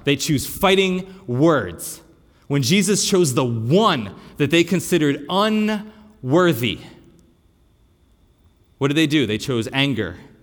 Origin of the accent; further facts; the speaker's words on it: Pennsylvania, United States; I can say that because I'm from Pennsylvania.